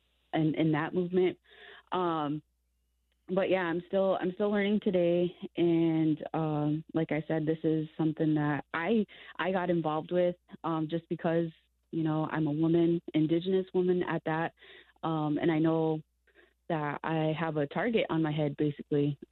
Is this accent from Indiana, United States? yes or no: no; Waterloo, Iowa, United States; I grew up actually in Waterloo, Iowa. I was adopted by my auntie, and then she got divorced from her, from who she was married. So I ended up actually growing up with my father in Waterloo.